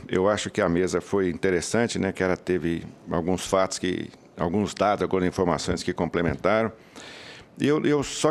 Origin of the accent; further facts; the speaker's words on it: Minas Gerais, Brazil; born there; na minha região, lá no centro-oeste de Minas, onde eu nasci